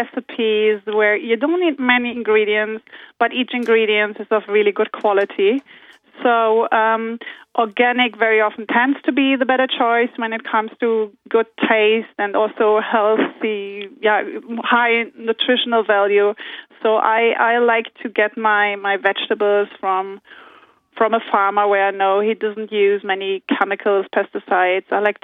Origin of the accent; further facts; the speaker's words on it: Germany; I mean, I'm German. I grew up in Germany